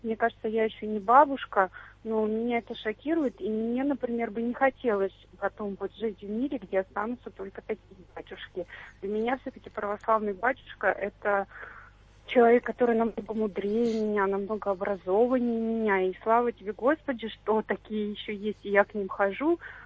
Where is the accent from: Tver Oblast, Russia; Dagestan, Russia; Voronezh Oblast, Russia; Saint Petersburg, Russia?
Saint Petersburg, Russia; я из Санкт-Петербурга.